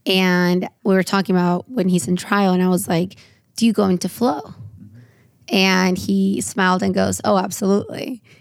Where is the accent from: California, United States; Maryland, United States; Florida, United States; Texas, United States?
California, United States; San Diego; I don't know if it's because I grew up in San Diego or like am I biased